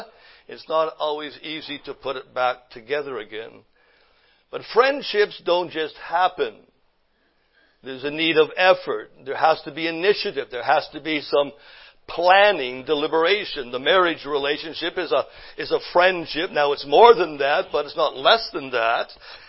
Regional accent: Canada; now in United States; I am American now. I was a Canadian. Well, I'm still a Canadian and American, just by the way. I became an American this past year

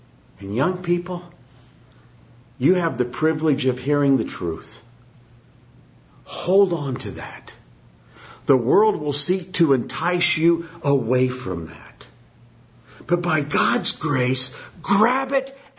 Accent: Indiana, United States; Again, I mentioned in Sunday school, I'm from Indiana. And in Indiana, I mean, basketball's life.

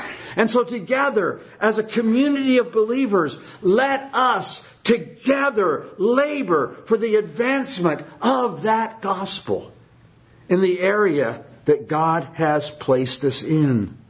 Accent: Indiana, United States; Again, I mentioned in Sunday school, I'm from Indiana. And in Indiana, I mean, basketball's life.

